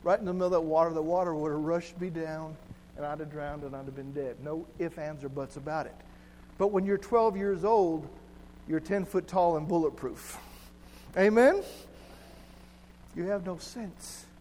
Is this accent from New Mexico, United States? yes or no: yes; Albuquerque, New Mexico, United States; When I was growing up in Albuquerque, we had what's called ditches.